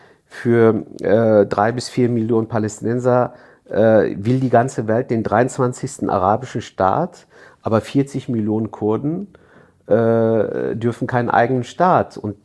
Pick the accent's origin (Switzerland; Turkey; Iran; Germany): Turkey; born there; first language Kurdish; German is a second language; Ich kann meine eigene Muttersprache nicht. Ich kann es verstehen, aber ich kann es nicht sprechen. Ich bin in der Türkei geboren